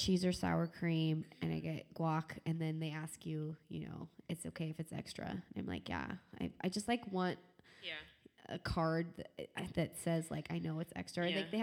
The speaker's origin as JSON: {"language": "English", "town": "Central Point", "region": "Oregon", "country": "United States", "tie": "born or raised there", "said": "It's from my hometown in Central Point"}